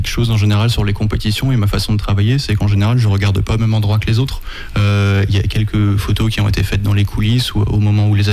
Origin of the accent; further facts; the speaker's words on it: Île-de-France, France; Alors, je viens de région parisienne. J'habite là-bas la majeure partie du temps, sauf quand je voyage justement pour la photographie.